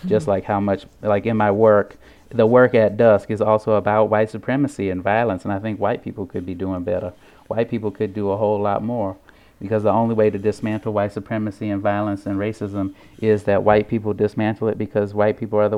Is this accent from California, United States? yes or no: no; St. Louis, Missouri, United States; And I think growing up in St. Louis and getting to know the cultural institutions over the last 20 years has been quite interesting.